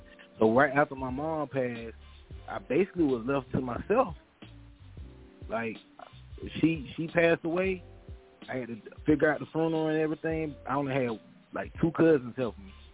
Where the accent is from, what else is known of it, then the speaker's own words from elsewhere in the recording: Pelham, Georgia, United States; one thing about my hometown, I'm from Pelham, Georgia, Southwest Georgia, 229. And one thing my city did for me, it made me fuck with me.